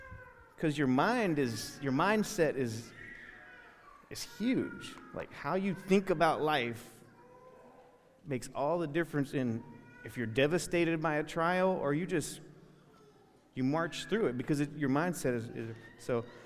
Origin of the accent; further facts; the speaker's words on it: Virginia, United States; So yeah, we're from Virginia